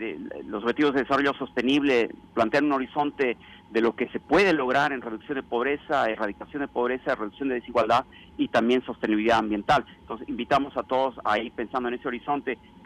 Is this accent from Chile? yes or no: no; Bolivia; Yo vengo de Bolivia, un país que es muy pobre